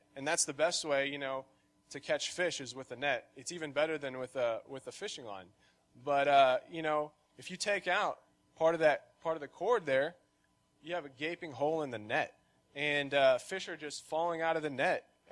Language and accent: English; Lubbock, Texas, United States; I'm from Lubbock, Texas.